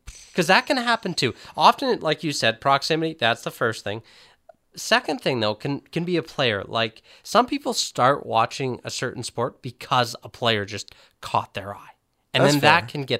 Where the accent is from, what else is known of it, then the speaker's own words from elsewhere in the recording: LaSalle, Ontario, Canada; LaSalle, Ontario.